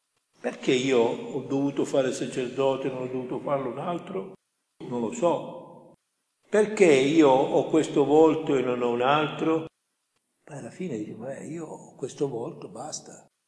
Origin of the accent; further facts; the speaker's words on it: Caltavuturo, Sicily, Italy; born there; now in Milan, Italy; io sono nato a Caltavudura, poi ho vissuto la vita a Milano.